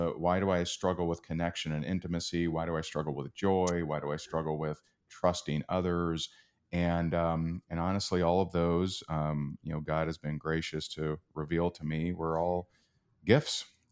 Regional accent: Seymour, Indiana, United States; Yeah, I grew up in Seymour, Indiana, which its claim to fame is

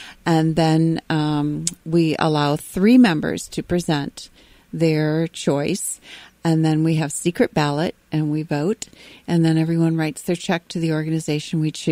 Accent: Jackson, Michigan, United States; Jackson, my hometown.

